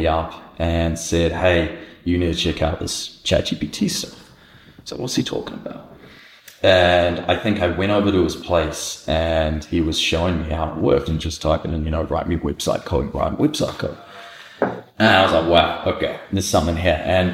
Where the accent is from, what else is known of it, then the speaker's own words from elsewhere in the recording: New Zealand; It was around about November, December, and we're going home to New Zealand, and we're all traveling from Dubai back home to New Zealand.